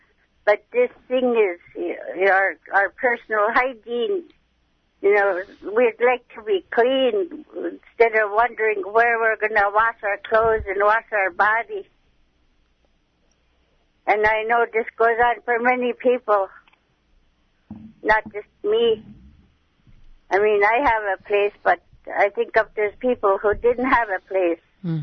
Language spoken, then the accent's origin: English; Bethel, Alaska, United States; I grew up in Bethel